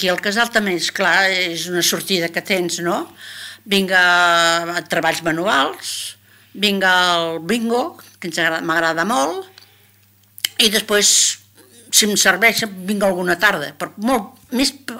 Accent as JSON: {"language": "Catalan", "town": "Barcelona", "region": "Catalonia", "country": "Spain", "lives_now": "Sitges, Spain", "said": "jo no sóc de Sitges, jo sóc de Barcelona, però per medició dels meus fills que tenien les netes, el que passa, no? Per les netes que tiren tant, doncs vam venir a viure aquí a Sitges."}